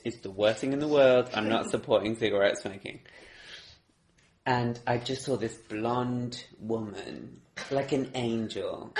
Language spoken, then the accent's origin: English; England, United Kingdom; I'm not a traveller. I'm very English.